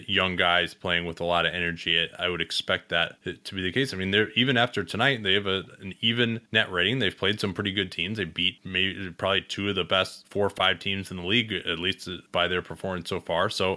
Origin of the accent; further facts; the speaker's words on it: United States; But I'm an American. I'm not going to be moving to Canada. I think that that's ridiculous. Like, this is my country